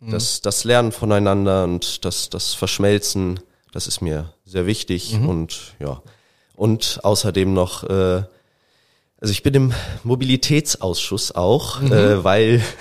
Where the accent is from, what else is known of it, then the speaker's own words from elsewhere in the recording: Remscheid, North Rhine-Westphalia, Germany; da wollte ich mich vor allem dann in meiner Heimatstadt in Remscheid politisch engagieren.